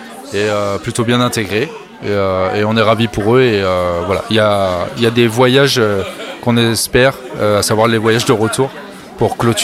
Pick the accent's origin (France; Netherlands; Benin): France; je ne sais pas combien nous sommes de Français à avoir fait ce genre de voyage